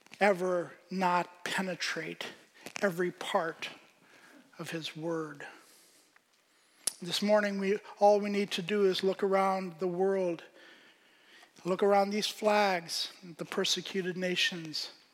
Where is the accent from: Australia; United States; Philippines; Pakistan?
Pakistan; Now that's kind of true because I grew up in Pakistan